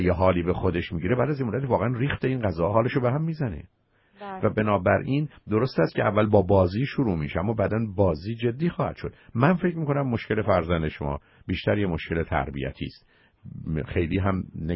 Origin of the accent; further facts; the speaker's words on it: Iran; به عنوان یه ایرانی که شاید یه کمی زودتر ما بتونیم همدیگر رو بشناسیم